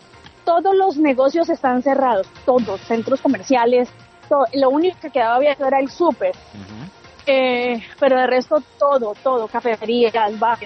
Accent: Florencia, Caquetá, Colombia; moved away as an adult; now in Tel Aviv, Israel; Yo soy de Florencia, Caquetá.

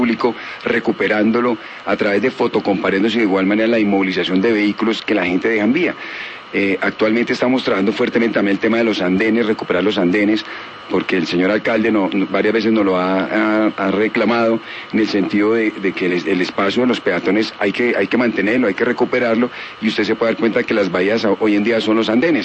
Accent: Bogotá, Colombia; Yo soy de Bogotá.

